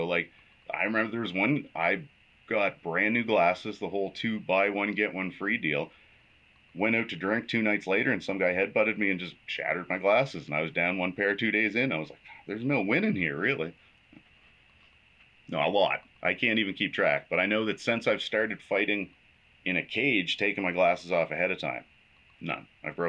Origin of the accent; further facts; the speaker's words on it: Truro, Nova Scotia, Canada; also born or lived in Halifax; So I was born in Truro. I lived in Upper Stewiacke for the first couple of years of my life, and then I started school and went through most of school in the Musquodoboit Valley in Nova Scotia, and then moved to Halifax.